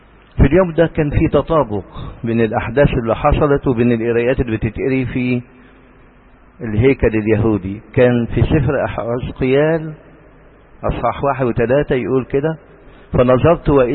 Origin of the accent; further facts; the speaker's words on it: Egypt; أنا مصري،